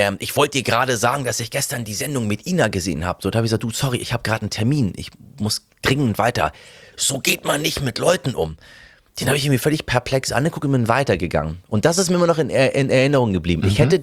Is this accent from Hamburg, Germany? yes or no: yes; Hamburg, Germany; also born or lived in Tehran, Iran; ich bin ja aufs Dorf gezogen und zwar auf das Dorf namens Hamburg. Ich kam ja aus Teheran. Teheran hat 20 Millionen Einwohner. Das ist eine riesige Stadt.